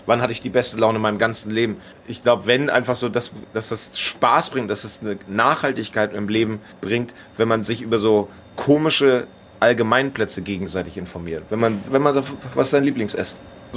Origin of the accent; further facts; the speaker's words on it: Lower Saxony, Germany; Dann hat man alles erlebt, was man als Niedersachse erleben kann.